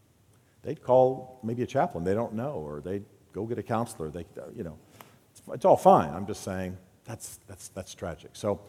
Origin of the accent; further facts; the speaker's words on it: United States; the reason I joke about Indians is that I'm Native American.